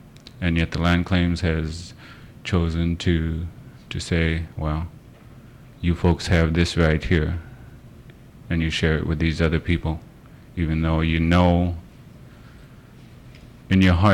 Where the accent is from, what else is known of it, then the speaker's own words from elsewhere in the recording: Sitka, Alaska, United States; I spoke that I was from Southeast, from Sitka.